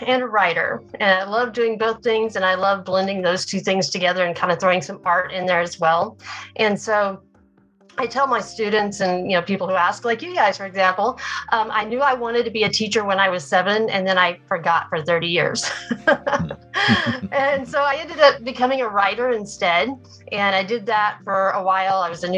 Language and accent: English; Oklahoma, United States; born or raised there